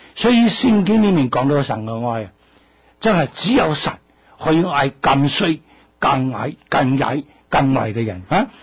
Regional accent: China; 所以我中国人讲信。

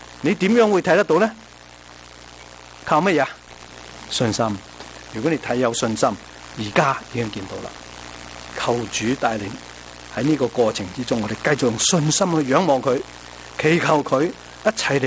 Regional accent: Guangdong, China; 比起来，我们广东人叫做什么？

